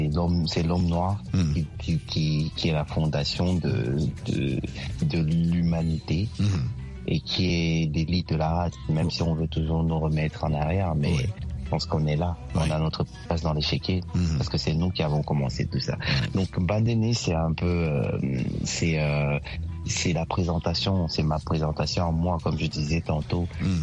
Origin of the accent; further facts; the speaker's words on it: Cameroon; Ben, chez nous en Afrique, chez nous au Cameroun, on dit, hey, tu connais.